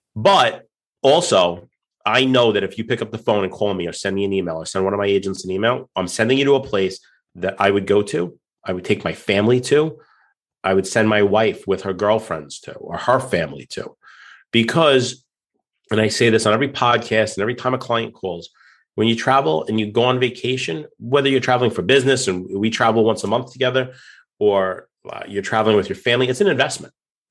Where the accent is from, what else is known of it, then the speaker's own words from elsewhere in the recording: New York, United States; you know, I come from New York and coming from being married to an Italian New Yorker, Italian American